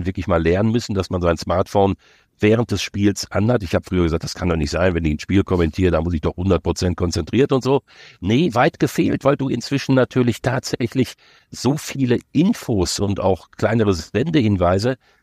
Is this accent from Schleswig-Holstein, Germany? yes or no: no; North Rhine-Westphalia, Germany; Ich bin ja groß geworden in der Nähe von Dortmund